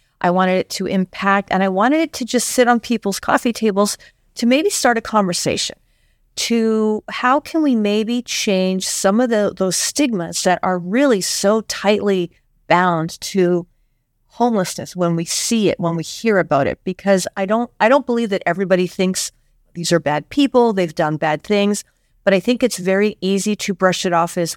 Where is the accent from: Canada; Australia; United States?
Canada; I'm from Canada.